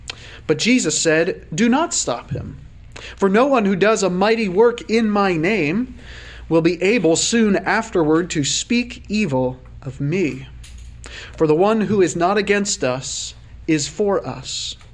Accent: New Jersey, United States; I grew up near Philadelphia in South Jersey.

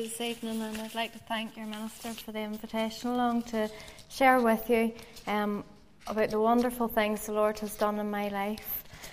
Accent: Ballymena, Northern Ireland, United Kingdom; I was born and brought up in Ballymena. I was the oldest of four children.

